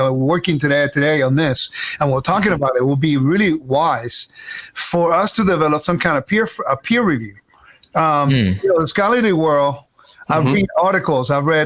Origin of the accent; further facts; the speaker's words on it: California, United States; also born or lived in Puerto Rico; Well, I was born in Puerto Rico, nice little island in the Caribbean. Then I was raised in California.